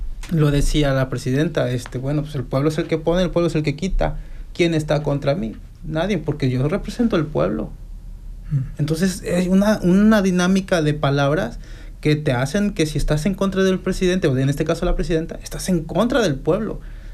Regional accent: Mexico; como mexicano y como visitante de a México es igual

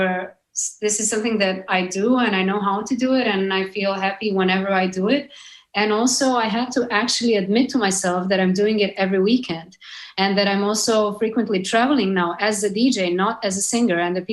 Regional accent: Serbia; because I'm a girl from Serbia and I have all of these crazy stories no one else can actually say.

